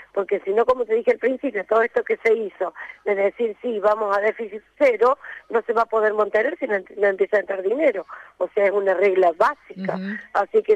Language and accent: Spanish; Argentina; en el interior somos argentinos